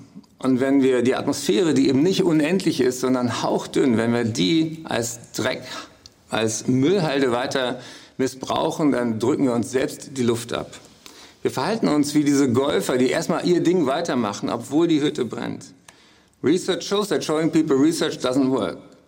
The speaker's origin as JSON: {"language": "German", "region": "Berlin", "country": "Germany", "tie": "born or raised there", "said": "in Berlin, meiner Heimatstadt"}